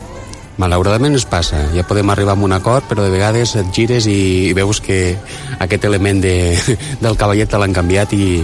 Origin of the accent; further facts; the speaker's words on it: Lleida, Catalonia, Spain; born there; A Lleida, al barri de Pardinyes.